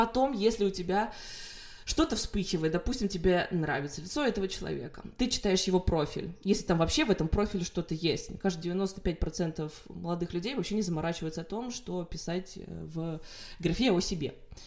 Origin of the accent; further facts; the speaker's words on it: Russia; now in Lyon, France; в моем случае это понятно, что я из России